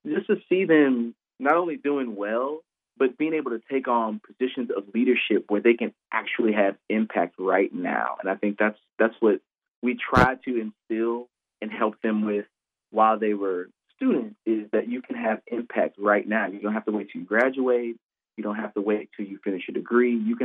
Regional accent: Illinois, United States; now in Ferguson, United States; I am actually a native of Illinois. So I'm from Illinois, right across the river. I live in Ferguson now. I've lived there for, you know, about 10 years.

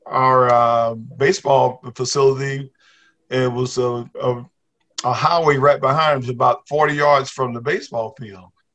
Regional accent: Whitmire, South Carolina, United States; When I grew up in Whitmire and matriculated to South Carolina State University

